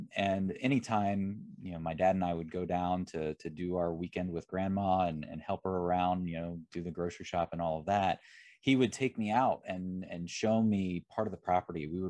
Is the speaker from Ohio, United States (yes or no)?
yes; Ohio, United States; I had a pretty standard Midwest upbringing, I think. And what I mean by that is I grew up here in Ohio at the time, referred to as the Rust Belt.